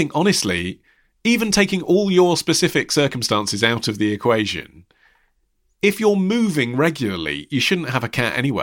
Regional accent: United States; Now, I'm American, I've owned dogs all my life, and I've never taken my dogs for 2-hour-long walks per day.

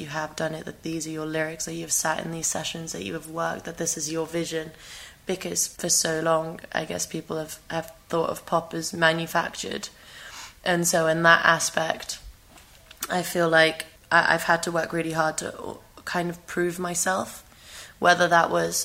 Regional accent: London, United Kingdom; now in Kosovo; before I moved to Kosovo and, you know, being born and raised in London, and, you know, I had lots of friends in London

